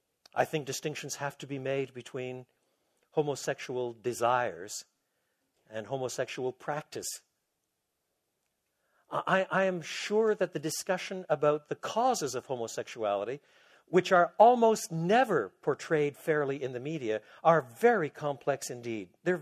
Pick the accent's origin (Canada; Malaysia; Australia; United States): Canada; Quebec; I was brought up in Quebec. In Quebec, which in those days, not today, but in those days, was an extraordinarily patriarchal society.